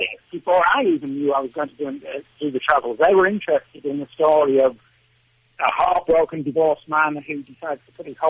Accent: England, United Kingdom; moved away as an adult; now in Australia; I'm from England originally, but I'd moved to Australia with my wife 5 years earlier.

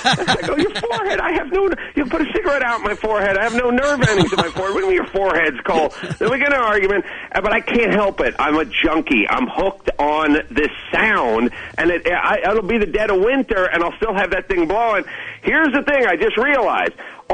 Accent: North Hollywood, California, United States; I grew up in North Hollywood, so it was just, my parents wouldn't have driven us anywhere

